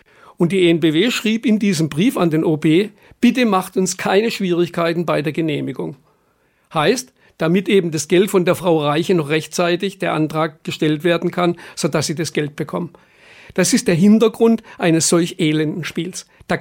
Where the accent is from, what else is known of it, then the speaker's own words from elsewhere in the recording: Germany; Und der Fehler bei uns in Deutschland, generell würde ich sagen, ist, man hat eine Planung